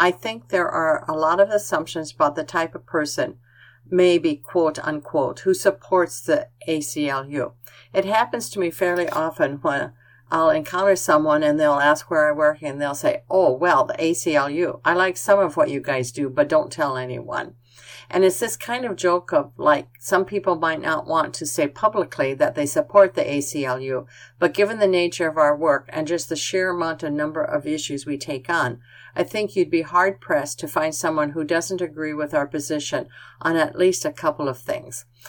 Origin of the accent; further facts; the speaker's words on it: Sioux City, Iowa, United States; now in Sioux Falls, United States; I do think my worldview has been shaped by experiences I had growing up in Sioux City. And even now, I think it's interesting, and I thought it was very interesting when I first moved to Sioux Falls